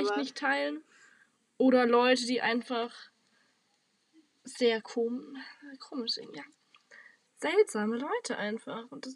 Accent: Munich, Bavaria, Germany; Ja, also wir kommen aus München, vielleicht ist es dann so ein bisschen zur Erklärung.

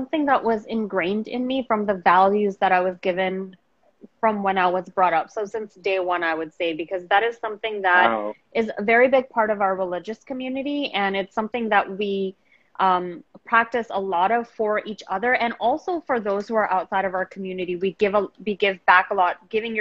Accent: New York, United States; being a Muslim, being a New Yorker, having grown up during 9/11.

